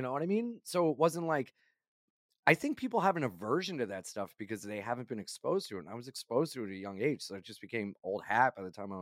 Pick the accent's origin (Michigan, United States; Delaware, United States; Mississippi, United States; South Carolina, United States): Delaware, United States; Wilmington; I grew up in Wilmington, Delaware. It was a very homogenous area.